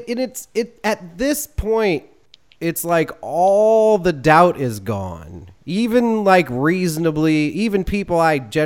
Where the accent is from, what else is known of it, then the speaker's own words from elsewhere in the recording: Chicago, Illinois, United States; And we're both from Chicago, and we both have a favorite Chicago baseball team.